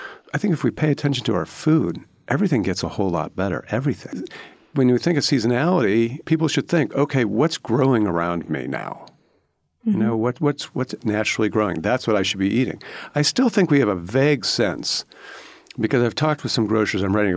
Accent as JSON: {"language": "English", "town": "Cleveland", "region": "Ohio", "country": "United States", "tie": "born or raised there", "said": "I grew up in Cleveland in the 1970s."}